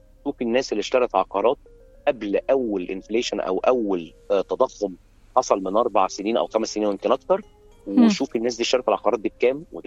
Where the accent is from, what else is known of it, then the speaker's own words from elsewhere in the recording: Egypt; عاملة كده بالنسبة لنا كمصريين لحب الأكل والشرب